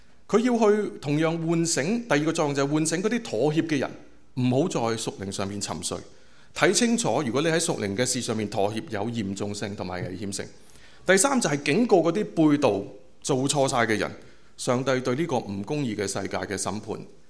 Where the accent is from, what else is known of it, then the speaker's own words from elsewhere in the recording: Hong Kong; 我們香港人就很明白生命麵包